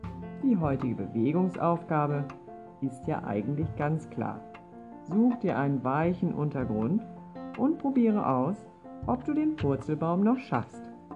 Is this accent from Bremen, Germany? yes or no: yes; Bremen, Germany; Da, wo ich herkomme, in Bremen, da heißt er Kalabums.